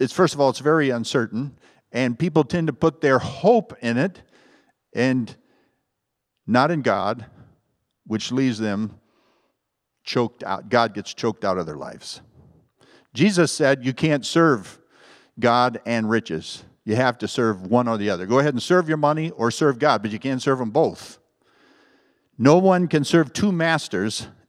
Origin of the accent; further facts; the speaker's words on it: California, United States; I mentioned that I come from the San Joaquin Valley. It has the deepest topsoil in the United States.